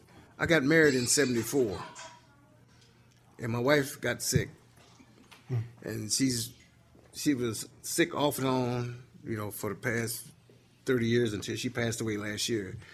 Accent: Indianapolis, Indiana, United States; if I tell them I'm from Indianapolis, first thing that people want to know, did you go to Attucks?

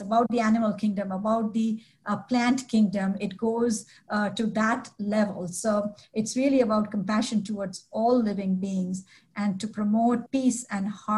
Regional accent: India; moved away as an adult; now in Indianapolis, United States; I was born into a Jain family. I was born and raised in India, came to the United States when I was 24, and have been in Indianapolis for the past 26 years.

